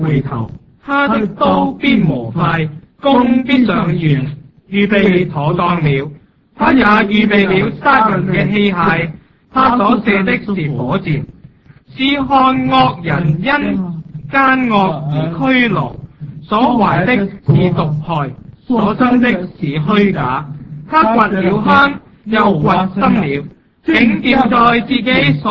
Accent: Guangdong, China; 不过我们广东人就有一句说话

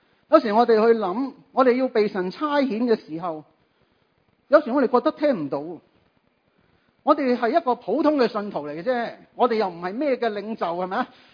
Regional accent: Hong Kong; 我们香港人很懂得用时间，是不是？

